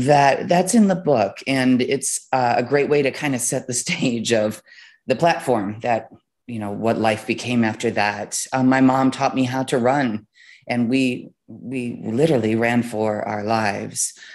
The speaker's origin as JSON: {"language": "English", "region": "Wisconsin", "country": "United States", "tie": "born there", "said": "I was born in the Midwest. I was born in a small city in Wisconsin, actually."}